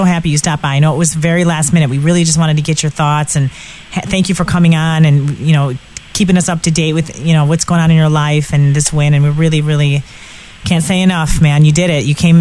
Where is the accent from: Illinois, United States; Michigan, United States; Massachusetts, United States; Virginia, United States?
Michigan, United States; Except there's no way you're going to be running in Michigan because I'm from Michigan.